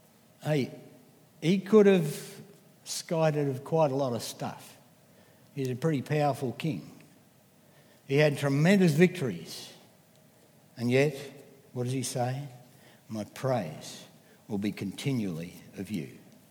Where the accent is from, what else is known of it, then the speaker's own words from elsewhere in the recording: London, United Kingdom; born there; I was born in London, 1942. So if you're any good at maths, you know how old I am.